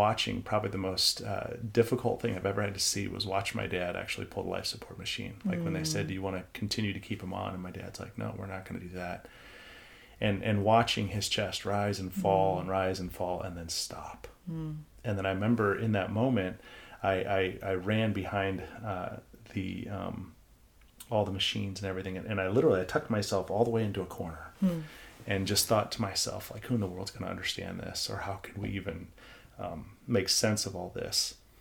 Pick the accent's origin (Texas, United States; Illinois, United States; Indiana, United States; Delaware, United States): Illinois, United States; Morton; And so I grew up in Morton, went to school in Chicago, and then did master's out in Carolina and came back here